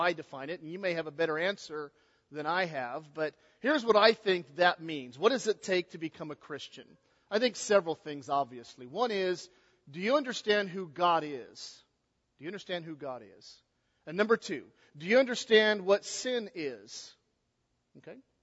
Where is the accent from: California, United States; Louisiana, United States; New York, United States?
California, United States; I don't know why he told you, bro, I'm from California. That usually is a strike against me.